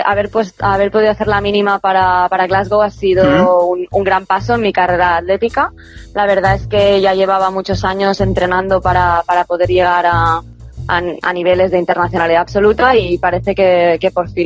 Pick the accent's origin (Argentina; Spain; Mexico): Spain; Bellaterra, Catalonia; Y mi madre sí que es catalana, o sea, soy una mezcla. Pero yo soy nacida en Cataluña y criada aquí en Barcelona, bueno, un pueblo de al lado de Barcelona, que se llama Bellaterra, pero que llevo, vamos, toda mi vida aquí